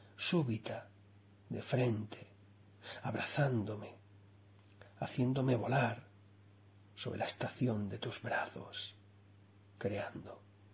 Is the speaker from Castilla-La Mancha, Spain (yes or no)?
yes; Alpera, Castilla-La Mancha, Spain; Alpera es mi pueblo de la infancia, mi madre es de Alpera, mis abuelos maternos son de allí. Mis abuelos se vinieron en los años 60